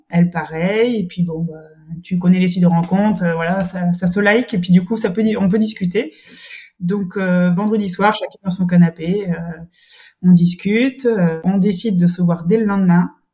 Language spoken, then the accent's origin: French; Brittany, France; je suis bretonne.